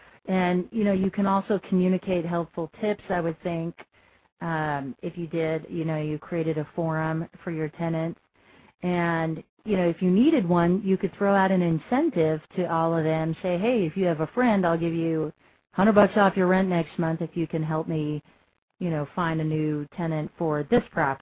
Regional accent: Phoenix, Arizona, United States; because this is my hometown here in Phoenix, and I can't, like, if I mess up, I can't go home.

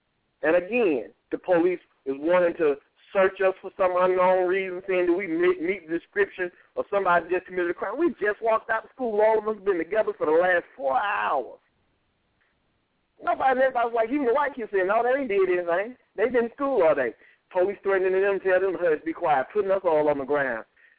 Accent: Georgia, United States; I can go back to a story when I was about 14 or 15 years old, growing up in South DeKalb, and I was sitting there waiting on the bus by the Burger King on Candler Road.

